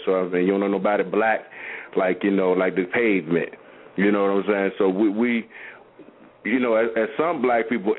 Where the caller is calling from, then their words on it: Virginia, United States; Yeah, I'm calling from Virginia, man.